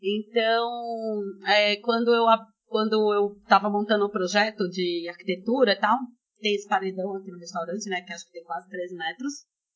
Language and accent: Portuguese; Brazil; Não, eu sou brasileira.